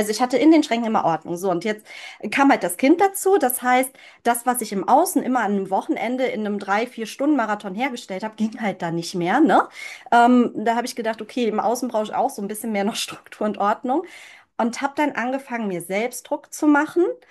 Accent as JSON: {"language": "German", "country": "China", "tie": "born or raised there", "lives_now": "Germany", "said": "Ich habe meine Kindheit in China verbracht und ich glaube, da wurde der Samen gepflanzt."}